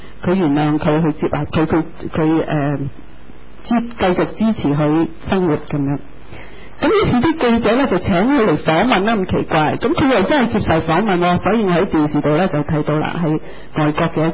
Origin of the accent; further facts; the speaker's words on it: China; 我們看武俠小說，我們中國人應該最明武俠小說